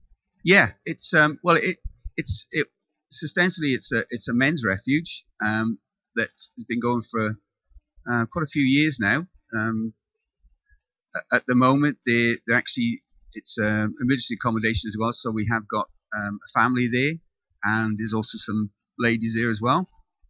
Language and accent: English; Wales, United Kingdom; moved away as an adult; now in Waiuku, New Zealand; she's a Kiwi, I'm Welsh. I've got two daughters who live in the UK. I've been in Waiuku for 12 years